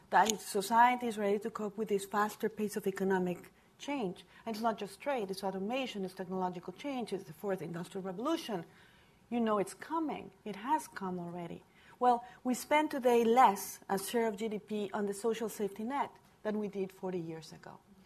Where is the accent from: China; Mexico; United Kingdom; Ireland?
Mexico; now in United States; I was not born in this country. I come from Mexico